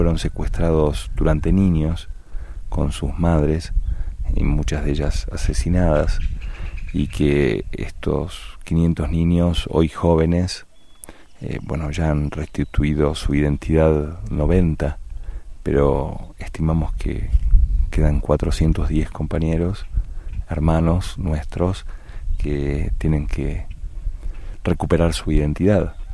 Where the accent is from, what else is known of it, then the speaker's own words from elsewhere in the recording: Argentina; soy de Argentina.